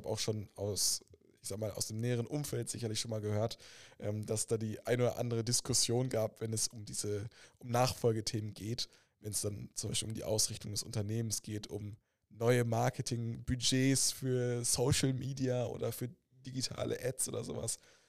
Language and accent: German; Witten, North Rhine-Westphalia, Germany; born there; Deswegen finde ich das umso cooler als gebürtiger Wittener